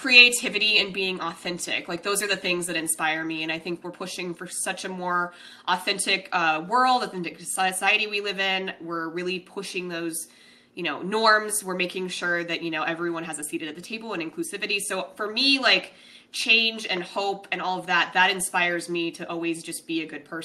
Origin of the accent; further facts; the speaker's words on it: Denver, Colorado, United States; this isn't my Rockies, because I'm from Denver.